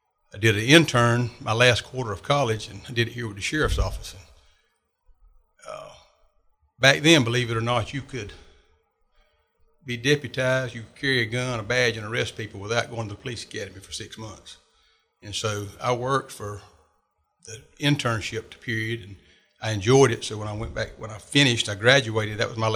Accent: Ambrose, Georgia, United States; I grew up in Ambrose, and there was some very colorful characters I grew up around in Ambrose. And it's home.

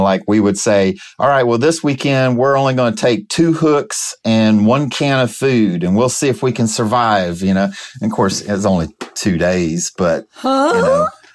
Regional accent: DeVille, Louisiana, United States; also born or lived in Texas City, United States; I was born further south in Texas City in Texas, but I was pretty much raised in the swamps of Louisiana. My dad moved us to DeVille, Louisiana back in 1972.

